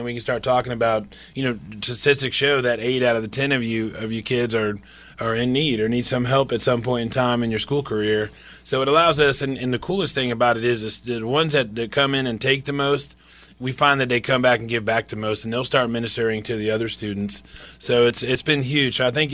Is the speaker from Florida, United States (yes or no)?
yes; Florida, United States; I grew up out in the Ocala National Forest